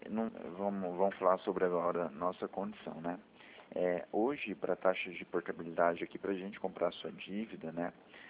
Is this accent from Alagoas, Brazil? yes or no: no; Maringá, Paraná, Brazil; Eu sou de Maringá